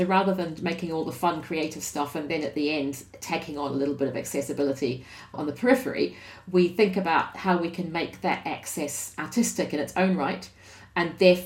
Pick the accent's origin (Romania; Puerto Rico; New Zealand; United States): New Zealand; in my home country of New Zealand, or as we also call it in Maori, Aotearoa, which means the land of the long white cloud.